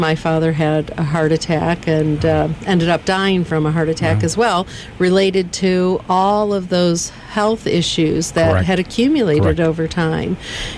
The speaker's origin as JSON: {"language": "English", "region": "Michigan", "country": "United States", "said": "I'm from Michigan, John. I can take it."}